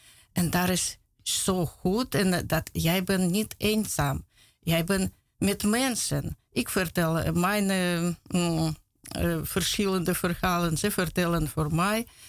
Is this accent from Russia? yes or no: yes; Russia; Dutch is a second language; moved away as an adult; now in Netherlands; En ik kwam uit Rusland en met mijn man en twee kinderen en bijna 30 jaar geleden.